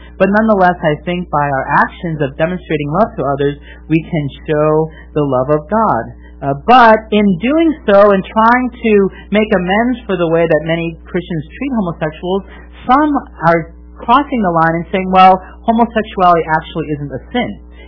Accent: Wisconsin, United States; Living in and growing up in Wisconsin

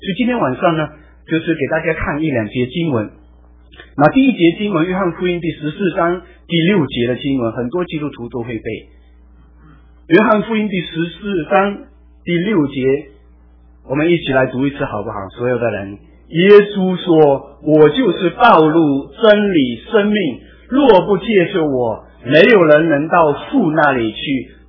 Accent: Malaysia; 我现在还拿马来西亚护照，我回去马来西亚的时候，我回到自己的国家，我其实是就是回家的，因为我是马来西亚的公民

